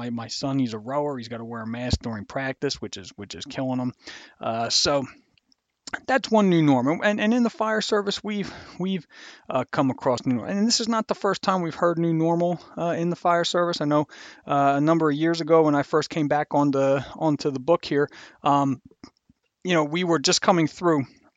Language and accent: English; Philadelphia, Pennsylvania, United States; I'm from the Philadelphia area and I'm a Philadelphia Eagles fan.